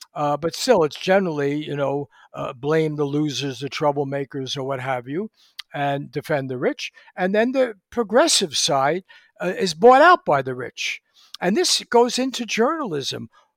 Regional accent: New York City, New York, United States; And even when I grew up in New York City, I think you had 19 newspapers, you know.

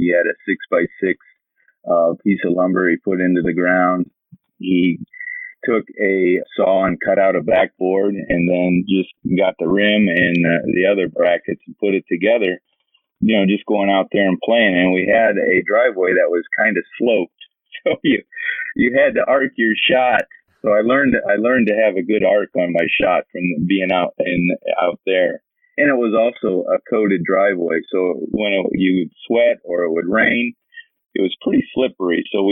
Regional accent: Fort Wayne, Indiana, United States; I grew up in Northeast Indiana, outside of Fort Wayne.

